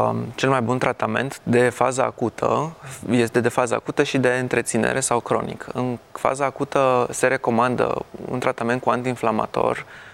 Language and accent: Romanian; Romania; Avem o farmacie acasă destul de bogată, în general, noi ca români.